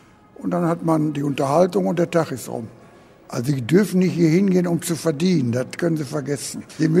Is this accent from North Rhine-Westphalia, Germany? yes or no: yes; Castrop-Rauxel, North Rhine-Westphalia, Germany; Früher hatte jeder Ortsteil, wo ich herkomme, komme von Castrop-Rauxel, einen eigenen Taubenverein.